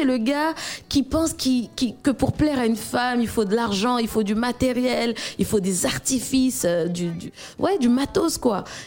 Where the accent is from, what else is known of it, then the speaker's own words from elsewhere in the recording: Central African Republic; parce que je suis une centrafricaine dans l'âme